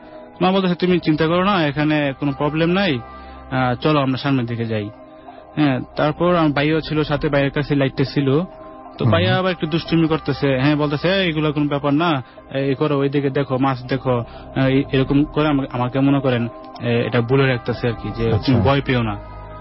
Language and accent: Bangla; Comilla, Chittagong Division, Bangladesh; আমি কুমিল্লা হুরমা থেকে এসেছি।